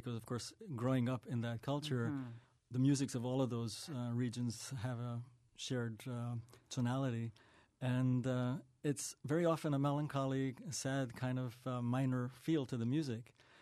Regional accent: Budapest, Hungary; moved away; Actually, not when I was growing up. I was born in Budapest, and my parents kind of shielded us from things like that.

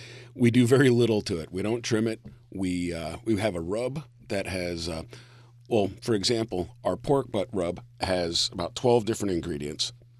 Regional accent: Oklahoma, United States; But, I mean, it's a Kansas City-style sauce, but like I said, I'm from Oklahoma. It's my sauce.

